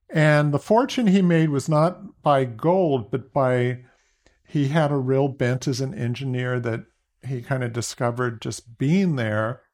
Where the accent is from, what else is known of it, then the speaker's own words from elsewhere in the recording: Walnut Creek, California, United States; also born or lived in Boston; I grew up in Walnut Creek, but spent 7 years in Boston.